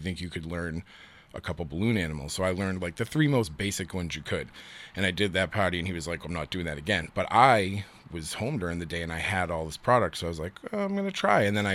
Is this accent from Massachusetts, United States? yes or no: yes; Boston, Massachusetts, United States; I should have been like a longshoreman or a post office worker because I grew up in Southie